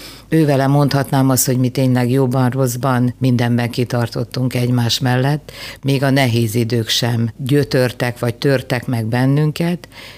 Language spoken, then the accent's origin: Hungarian; Magyarkanizsa, Vojvodina, Serbia; Magyar kanizsai vagyok, ott születtem, és az életem 46 évét ott töltöttem. Magyar Kanizsán jártam óvodába, általános iskolába.